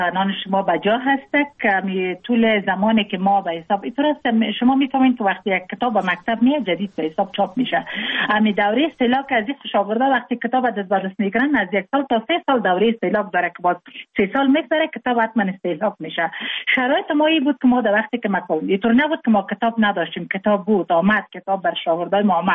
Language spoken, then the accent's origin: Persian; Jowzjan, Afghanistan; ما مکتب در ولایت جوزجان خواندیم، چون متولد ولایت جوزجان هستم. تحصیلات ما در ولایت ما به تمام رساندیم، با عروسی کردیم در ولایت لوگر